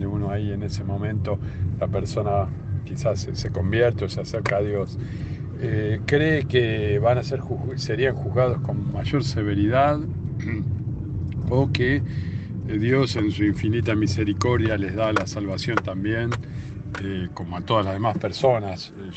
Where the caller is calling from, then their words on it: Quilmes, Buenos Aires Province, Argentina; de Quilmes